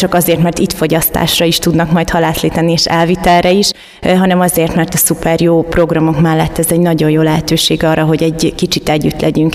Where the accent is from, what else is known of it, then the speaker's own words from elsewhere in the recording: Baja, Bács-Kiskun, Hungary; born there; viszont Baján születtem, így a szívemhez kicsit közelebb áll a bajai, azt hiszem egész életemben csak bajai halászlét ettem